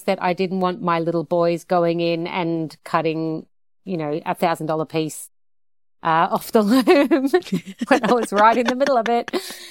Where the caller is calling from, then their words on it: Melbourne, Victoria, Australia; I'm calling you from Melbourne, Australia, from my home.